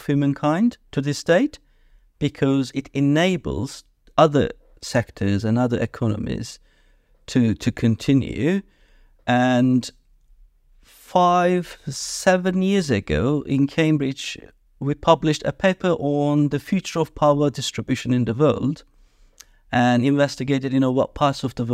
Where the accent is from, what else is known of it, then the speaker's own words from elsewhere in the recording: Turkey; English is a second language; I'm originally from Turkey.